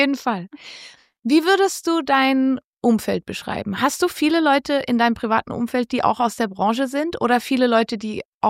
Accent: Valais, Switzerland; moved away; Genau, das war im Wallis, war echt so ein Schattendorf.

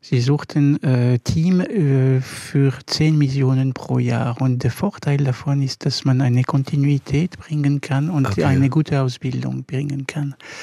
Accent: Switzerland; Ich war Schweizer des Jahres in 2010.

